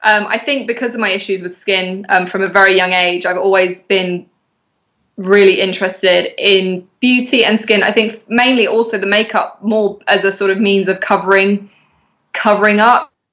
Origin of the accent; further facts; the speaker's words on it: Brighton, South East England, United Kingdom; also born or lived in London; I'm from Brighton. I'm born and raised in Sussex, down on the south coast. I moved up to London for a few years at the beginning of my career as a makeup artist